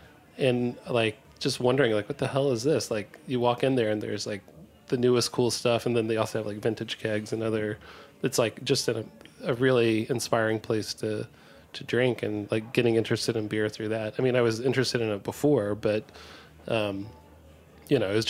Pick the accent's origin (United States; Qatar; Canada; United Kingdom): United States; Virginia; Yeah, so I grew up in Virginia, rural Virginia, like